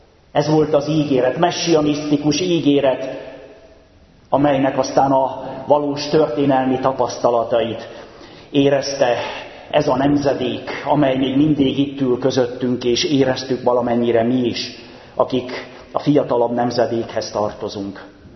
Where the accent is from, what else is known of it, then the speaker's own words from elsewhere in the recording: Hungary; a világnak azon a részén, ahol mi éltünk, élhettünk magyarként és reformátusként, itt a Kárpát-medencében